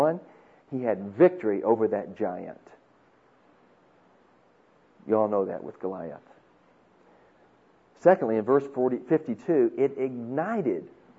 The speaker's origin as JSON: {"language": "English", "town": "Van", "region": "Texas", "country": "United States", "said": "You know, I know it's the hub of the universe, but still, it's a small place."}